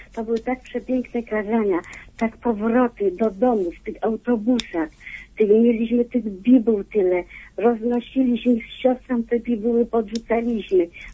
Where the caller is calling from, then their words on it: Kraków, Lesser Poland, Poland; Jestem z Krakowa, dzwonię.